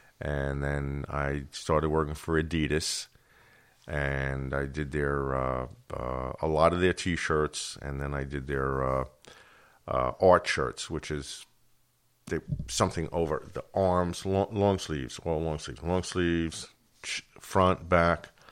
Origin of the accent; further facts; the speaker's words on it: Long Island, New York, United States; And I grew up on Long Island, and I came up here on vacations.